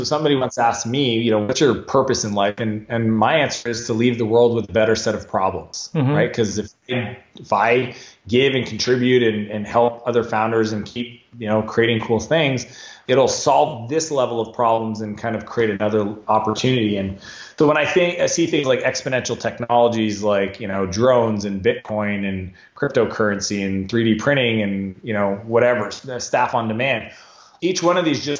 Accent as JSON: {"language": "English", "country": "Canada", "lives_now": "United States", "said": "Yeah, I'm Canadian, you know, adopted American, spend a lot of time in San Francisco."}